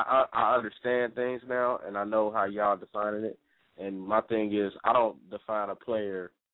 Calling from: Cincinnati, Ohio, United States; Yeah, I'm calling from Cincinnati, Ohio.

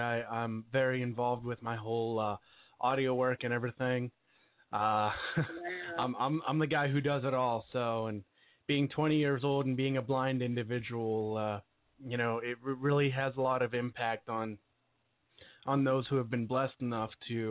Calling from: New Florence, Pennsylvania, United States; I'm calling you from New Florence, Pennsylvania.

